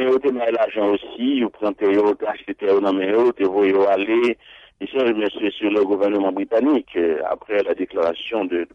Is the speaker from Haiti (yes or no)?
yes; Haiti; moi, fait en Haïti, grandi, le fait que je suis américain, je suis canadien, je prends une nouvelle nationalité canadienne